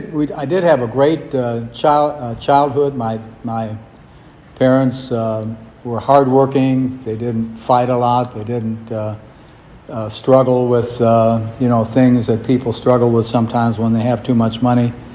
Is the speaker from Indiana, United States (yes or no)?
yes; Goshen, Indiana, United States; And I thought I would just work there because Fort Wayne was 60 miles away from my hometown, Goshen, Indiana, and I'd never been far away from home